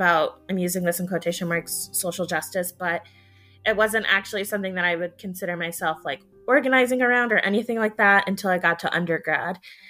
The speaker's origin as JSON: {"language": "English", "region": "Michigan", "country": "United States", "also_born_or_lived": "Georgia", "lives_now": "Atlanta, United States", "said": "I'm 27 and I'm kind of from Michigan, kind of from Georgia, but right now I call Atlanta home."}